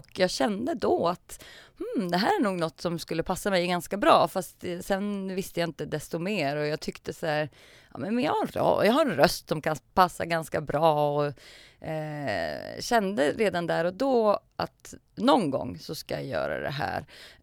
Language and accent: Swedish; Norrköping, Östergötland, Sweden; accent: Norrköping dialect; Kanske när jag kollar på sport, då kommer norrköpingskan fram. Då är det som att mitt autentiska jag dyker upp igen. Så att, men det är väl fint att ha liksom två olika ursprung